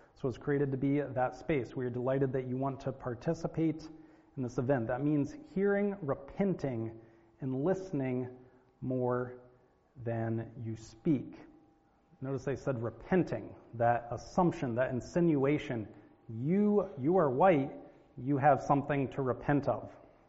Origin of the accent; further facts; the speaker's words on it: United States; even though I have all these, you know, ancestors from Europe, to me, I'm an American.